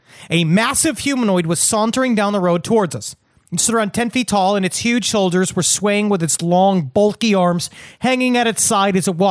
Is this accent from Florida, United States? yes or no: no; Texas, United States; I grew up in Texas as well, and I didn't actually realize how crazy my childhood was until I was quite a bit older.